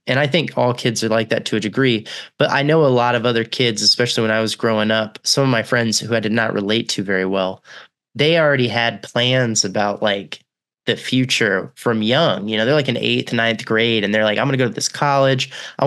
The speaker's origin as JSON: {"language": "English", "region": "Texas", "country": "United States", "said": "No, I lived there for a long time, but I'm from Texas originally."}